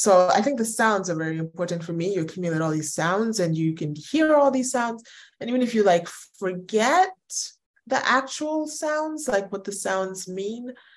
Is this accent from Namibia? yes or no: no; Lagos, Nigeria; born there; I was born in Lagos, and we're born in Nigeria.